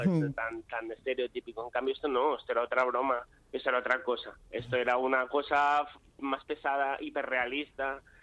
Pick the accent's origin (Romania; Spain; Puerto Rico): Spain; Barcelona, Catalonia; Yo soy de Barcelona